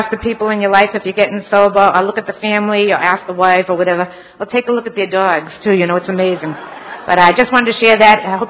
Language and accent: English; Boston, Massachusetts, United States; now in Fountain Hills, United States; And I'm from Fountain Hills, Arizona, originally Boston, if you can't tell.